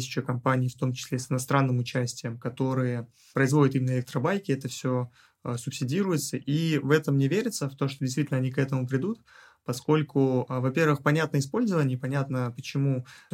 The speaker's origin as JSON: {"language": "Russian", "country": "Russia", "said": "люди узнавали, что я из России"}